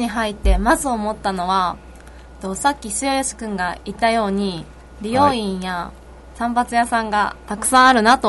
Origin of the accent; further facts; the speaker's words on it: Awaji, Hyogo, Japan; now in Kobe, Japan; 実は私はですね、淡路島出身で、